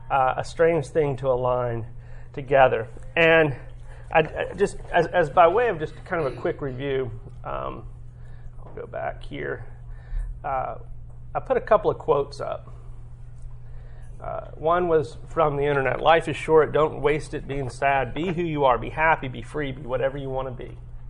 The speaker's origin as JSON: {"language": "English", "region": "Florida", "country": "United States", "said": "I'm from Florida. it's like Russia with alligators."}